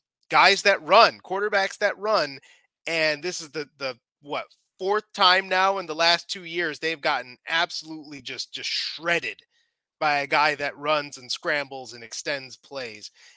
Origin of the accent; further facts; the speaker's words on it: Chicago, Illinois, United States; See, the thing is, I'm a Chicagoan originally.